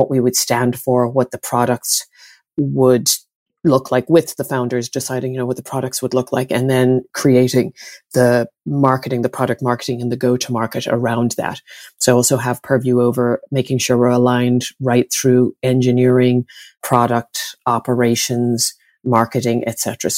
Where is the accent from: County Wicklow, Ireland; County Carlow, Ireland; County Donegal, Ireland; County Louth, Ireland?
County Wicklow, Ireland; Greystones; also born or lived in Castlebar; growing up in Greystones, Castlebar, and then in Greystones, surrounded by amazing people